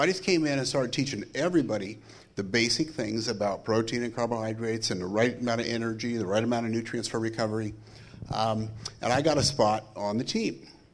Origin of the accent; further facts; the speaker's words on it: Denver, Colorado, United States; But I grew up playing football in Denver, Colorado, and you know, you go out there when you're 8 years old